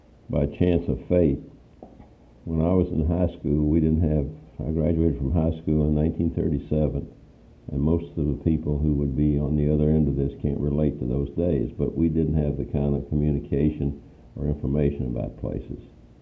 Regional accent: Anderson, South Carolina, United States; And I was born in Anderson, South Carolina, about a year and a half after they were married. And I've lived there ever since.

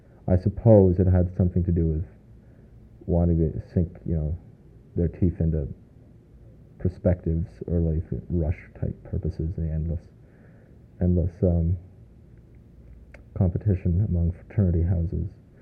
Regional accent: Canada; Well, being a Canadian, I was I was designated a foreign student.

